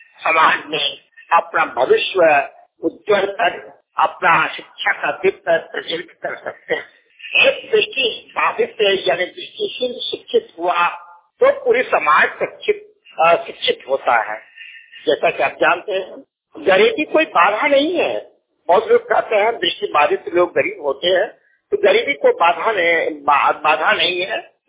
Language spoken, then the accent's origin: Hindi; Jharkhand, India; मैं ग्राम पोस्ट डाणे थाना प्रयाहाट जिला गोड्डा का रहने वाला हूँ।